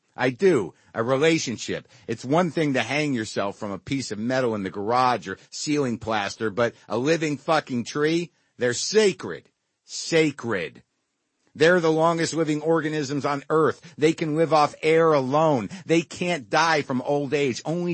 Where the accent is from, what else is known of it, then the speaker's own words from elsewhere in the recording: New Mexico, United States; born there; moved away as an adult; also born or lived in Boston; now in Springfield, United States; I was born in New Mexico and moved to Boston when I was 25, not for comedy, but for a girl.